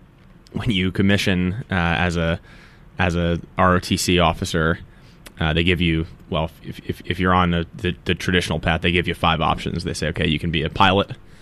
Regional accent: Long Island, New York, United States; Born and raised on Long Island, so a lot of times people see me and think, hey, federal government, you're just you're just some D.C. person here to fix New York's problems, but I am not. I'm a lifelong New Yorker

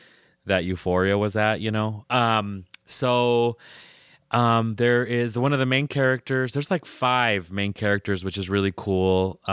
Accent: United States; accent: pocho; I don't speak Spanish like a Mexican or a Guatemalan. My pocho accent is so fucked.

